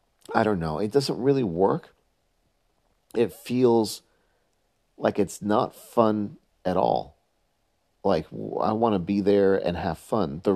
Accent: New York City, New York, United States; I just say this because I grew up in New York City

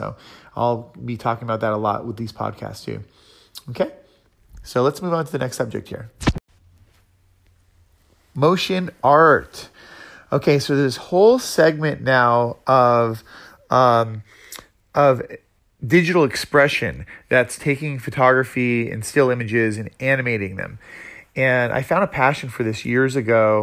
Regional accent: Florida, United States; also born or lived in Massachusetts; I was born in Massachusetts, mostly grew up in Florida, and discovered photography when I was 13.

